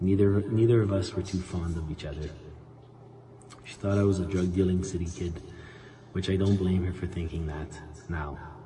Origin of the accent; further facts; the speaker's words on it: Windsor, Ontario, Canada; I grew up in Windsor, Ontario, with a Roman Catholic background. My grandparents were immigrants from Italy.